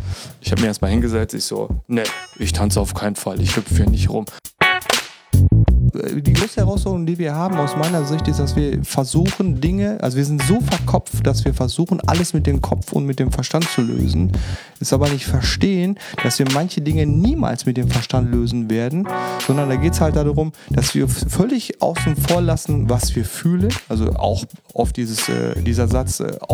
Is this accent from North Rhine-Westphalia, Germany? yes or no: yes; North Rhine-Westphalia, Germany; now in Düsseldorf, Germany; Ich bin 42 Jahre alt, wohnhaft in Düsseldorf, gebürtiger Sauerländer.